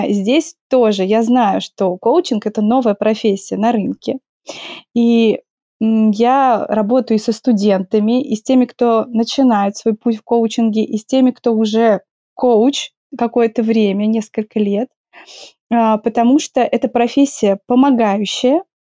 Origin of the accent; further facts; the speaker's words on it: Moscow, Russia; потому что я из Москвы, а у нас зима – это не белый прекрасный снежочек, это просто нечто удручающее, грязное, с дождем, с грязным снегом, с реагентами.